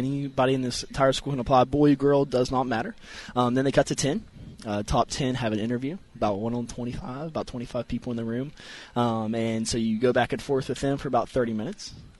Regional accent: West Virginia, United States; So growing up in the state, I was a huge Mountaineer fan.

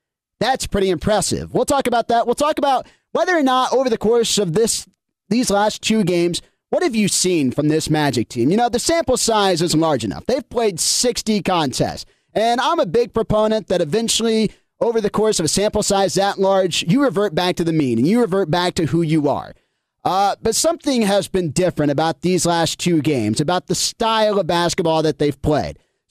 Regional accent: Kansas, United States; I'm from Kansas. I know like five people down here.

